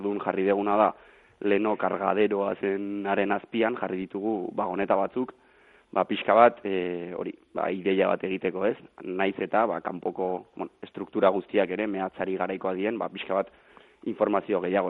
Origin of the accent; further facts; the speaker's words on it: Errenteria, Basque Country, Spain; Ni hain justu errenteriarra naiz